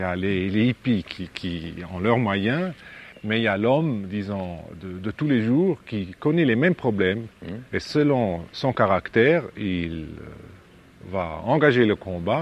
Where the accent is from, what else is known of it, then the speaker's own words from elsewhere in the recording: Switzerland; moved away as an adult; now in Paris, France; Au moment où je me suis décidé de faire une carrière cinématographique, j'ai quitté la Suisse et je suis allé à Paris pour apprendre le cinéma.